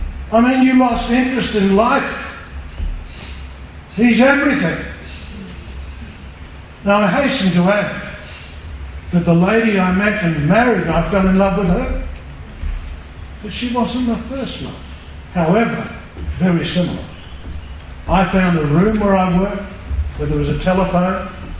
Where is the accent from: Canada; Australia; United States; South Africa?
Australia; Darwin, Northern Territory; I went to school in Darwin. I grew up in Darwin straight after the Second World War. Pretty rough place.